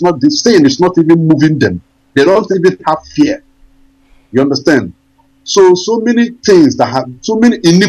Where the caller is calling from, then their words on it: Kyiv, Ukraine; Imagine. I'm calling from Kyiv, Ukraine.